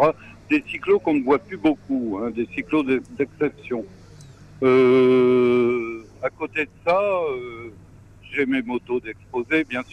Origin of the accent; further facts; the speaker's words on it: Dunkirk, Hauts-de-France, France; On est de Dunkerque, on n'est pas loin non plus.